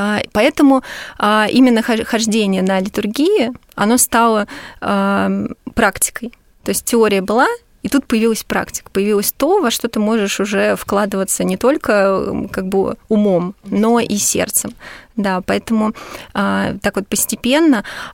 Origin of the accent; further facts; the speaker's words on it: Sergiyev Posad, Moscow Oblast, Russia; я сама родом из Сергиев Посада, у меня там живет семья, поэтому мы там часто бываем.